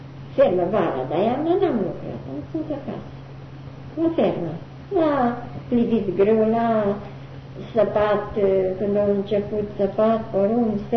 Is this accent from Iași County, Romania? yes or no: no; Fetești, Ialomița County, Romania; că am mers mult de la gara la Fetești, până în satul meu, unde a fost comuna nouă, de Fetești